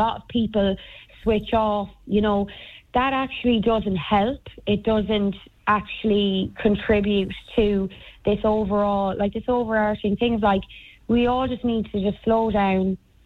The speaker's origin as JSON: {"language": "English", "country": "Ireland", "said": "and as Irish people as well, because I've thought about it loads"}